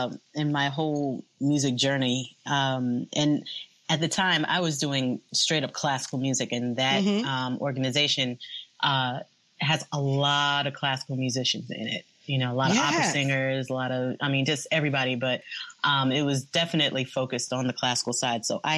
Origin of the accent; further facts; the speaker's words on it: Mount Vernon, New York, United States; I grew up in Mount Vernon, New York, which is right outside of New York City.